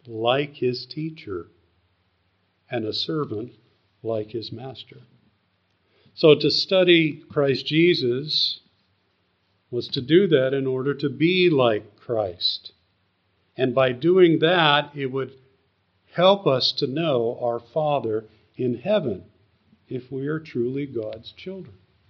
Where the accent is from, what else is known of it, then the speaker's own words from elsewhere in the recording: Missouri, United States; I come from Missouri, and that's the state motto, show me.